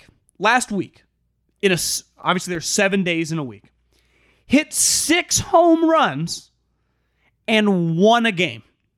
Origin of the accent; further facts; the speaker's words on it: Baltimore, Maryland, United States; Born and raised in Baltimore and a diehard Ravens and Oriole fan.